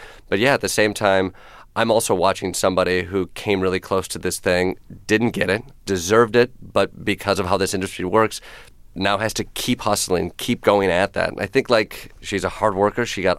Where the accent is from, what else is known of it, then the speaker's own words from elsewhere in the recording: Kalamazoo, Michigan, United States; When I tell people I'm from Kalamazoo, they're like, oh, that's a fake name. It's like, no, that's real.